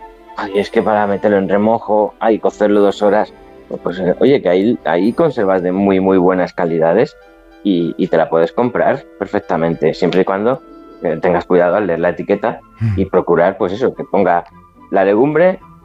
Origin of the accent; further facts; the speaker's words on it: Madrid, Community of Madrid, Spain; Yo soy muy madrileño.